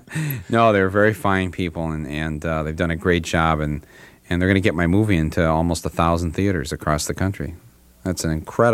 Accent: Flint, Michigan, United States; I grew up in Flint, Michigan, the hometown of General Motors, and my dad worked there for 33 years, as did all of my family, and so it's sort of a portrait of my hometown

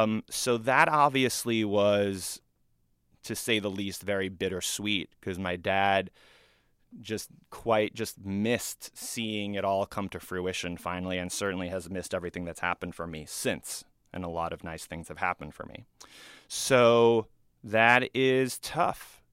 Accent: New York, United States; And I rewrote it to be about my experience growing up in a very different part of New York than he did.

